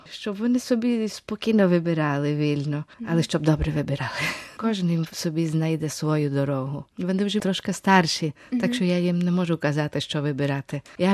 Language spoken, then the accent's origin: Ukrainian; Buenos Aires, Argentina; Я народилася в Аргентині, ціле моє життя в Буенос-Айресі, я в Буенос-Айресі почуваюся вдома. Але я не можу себе уявити без українського духу.